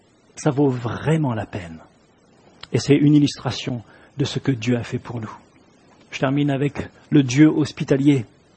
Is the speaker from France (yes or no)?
yes; France; On imagine en tant que Français qu'il faut nécessairement entrée, plat, salade, fromage et dessert